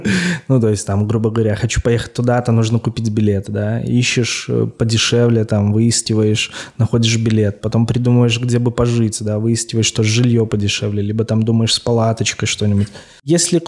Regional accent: Belarus; я, наверное, как, даже как истинный белорус, да, мы белорусы, мы же нация, которая больше выросли на земле

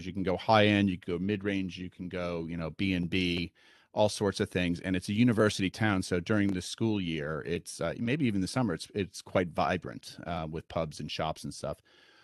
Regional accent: United States; clearly I'm American.

